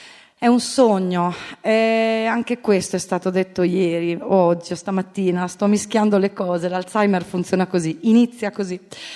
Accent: Rimini, Emilia-Romagna, Italy; Sì, sono di Rimini.

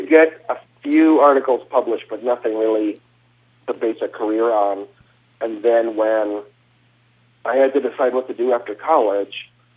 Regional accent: Illinois, United States; He was a professor at a little college in Illinois, and my hometown was actually sort of an early hotbed of gaming.

